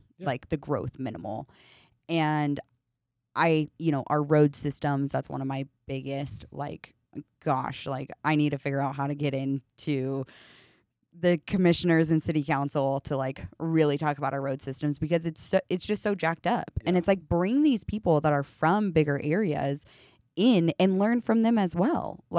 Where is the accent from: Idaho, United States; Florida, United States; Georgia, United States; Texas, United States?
Idaho, United States; I'm from Idaho. Idahoans are some cutthroat people too.